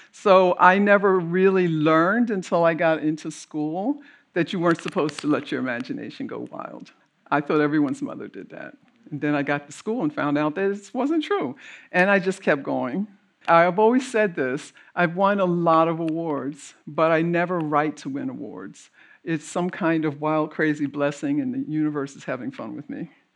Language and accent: English; Philadelphia, Pennsylvania, United States; born or raised there